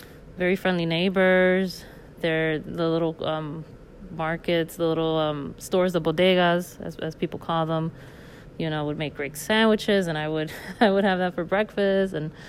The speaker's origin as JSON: {"language": "English", "town": "Hialeah", "region": "Florida", "country": "United States", "tie": "born or raised there", "also_born_or_lived": "Miami", "said": "So I grew up in Florida. I grew up in Hialeah, and I moved around a lot as a kid. So I lived in Miami for some time."}